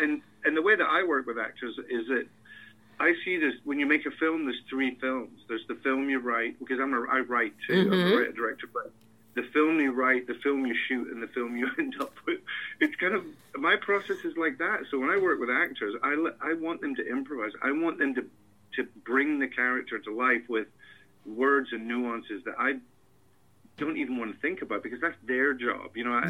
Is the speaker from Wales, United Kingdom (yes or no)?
no; Scotland, United Kingdom; I grew up in Scotland, you know, where witches and warlocks and myths are just the norm.